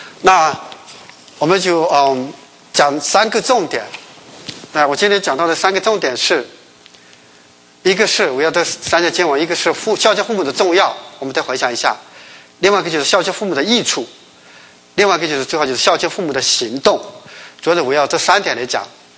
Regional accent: China; 但是作为中国人知道我们不大善于表达

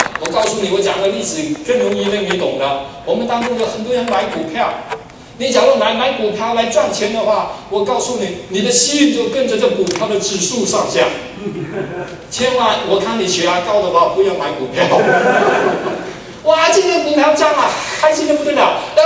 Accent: China; 我们中国人最懂这个道理

